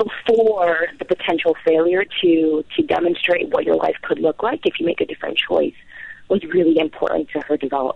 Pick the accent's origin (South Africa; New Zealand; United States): United States; Cranston, Rhode Island; My mother was a teacher, and I grew up in Cranston, Rhode Island